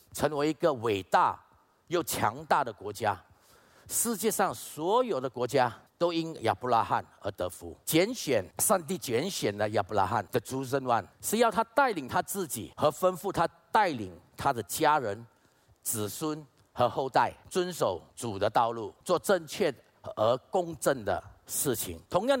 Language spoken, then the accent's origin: Chinese; Singapore; 我是出生于新加坡，我从在一个偏门的环境中长大我也是一名黑社会老大。OK， 我在新加坡当时也有200个lang 啊，